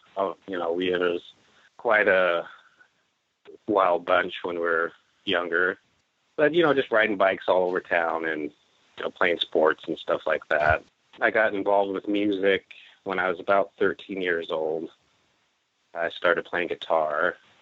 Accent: Great Falls, Montana, United States; now in Yakima, United States; I was born and raised in Great Falls, Montana, and most of my childhood was spent there. I moved to Washington State to live with my father in around 1984, 1985, and started going to school here, and I've lived in Yakima ever since then

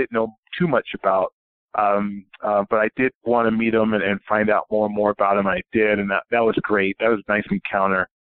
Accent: Las Vegas, Nevada, United States; We never thought, growing up in Las Vegas, Nevada

